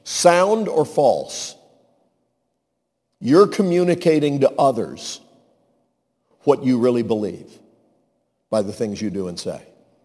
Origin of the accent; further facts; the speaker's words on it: North Carolina, United States; When I was growing up in Western Carolina … because I wanted people to know about Jesus.